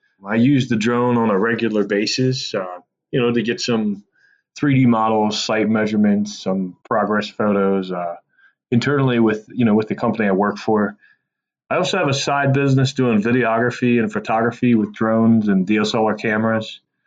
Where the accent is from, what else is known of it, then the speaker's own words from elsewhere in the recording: Maryland, United States; Hi, guys. … I'm from Maryland.